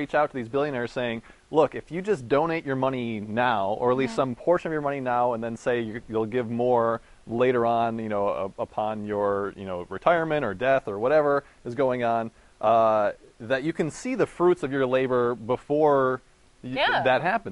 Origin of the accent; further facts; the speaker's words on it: Midwest, United States; I'm from the Midwest.